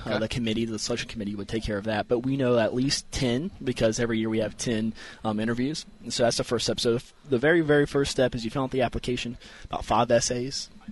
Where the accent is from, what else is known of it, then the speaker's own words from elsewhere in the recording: Elkins, West Virginia, United States; I did. So I'm from Elkins, West Virginia. It's about an hour and a half south of Morgantown.